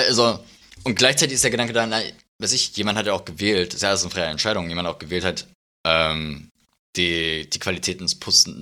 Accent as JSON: {"language": "German", "region": "Berlin", "country": "Germany", "tie": "born or raised there", "said": "Ich komme ursprünglich aus Berlin."}